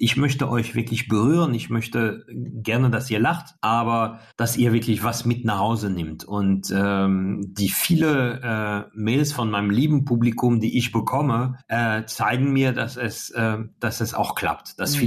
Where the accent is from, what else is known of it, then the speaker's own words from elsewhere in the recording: France; now in Germany; Eigentlich als Franzose darf ich alles außer wählen